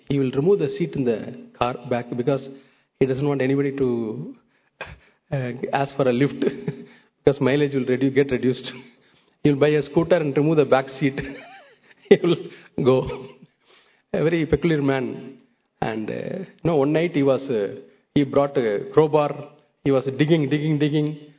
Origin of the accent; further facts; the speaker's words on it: Coonoor, Tamil Nadu, India; born there; I was born in Kunur near Ooty